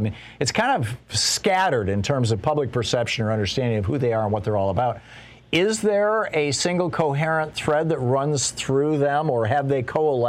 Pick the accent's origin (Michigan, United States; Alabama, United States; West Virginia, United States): Michigan, United States; Lansing; I mean, I grew up in Lansing, Michigan. I mean, I was born in 1951.